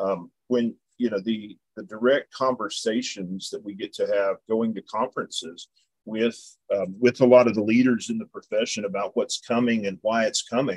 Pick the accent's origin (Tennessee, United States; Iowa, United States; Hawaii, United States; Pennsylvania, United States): Tennessee, United States; Knoxville; I'm from Knoxville, Tennessee.